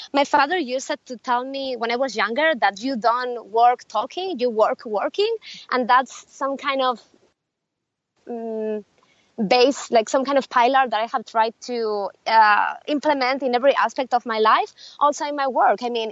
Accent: Spain; I am from Spain, by the way. So a lot of companies from my country.

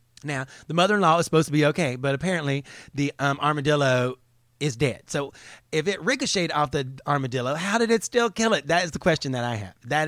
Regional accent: North Carolina, United States; I didn't even know Georgia had armadillos, because I'm from North Carolina. That ain't that far from Georgia.

